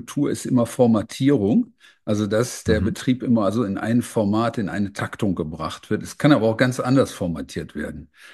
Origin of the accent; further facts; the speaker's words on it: Kleve, North Rhine-Westphalia, Germany; Am Niederrhein in Kleve, dicht an der holländischen Grenze.